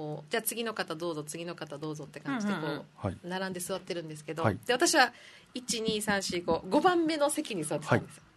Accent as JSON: {"language": "Japanese", "town": "Naha", "region": "Okinawa", "country": "Japan", "said": "那覇ですね、出身は、はい、首里石峰です。"}